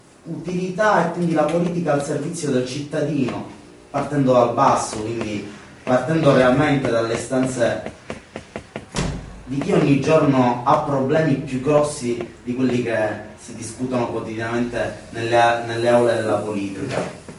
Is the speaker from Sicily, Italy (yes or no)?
yes; Palermo, Sicily, Italy; Io mi ricordo ore e ore di riunioni nella sezione della Guadagna, da dove vengo io